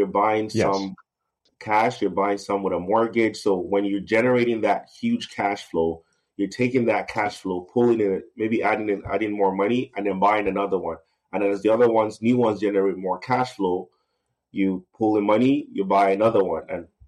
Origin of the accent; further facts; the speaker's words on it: Canada; as a Canadian